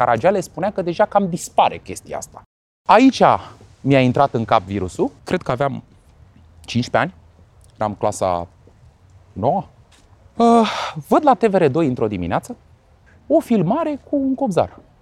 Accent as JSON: {"language": "Romanian", "town": "Râmnicu Vâlcea", "region": "Vâlcea County", "country": "Romania", "tie": "born or raised there", "said": "unde m-am născut eu la Râmnicu Vâlcea, unde am copilărit eu, nu unde m-am născut, dar unde am copilărit."}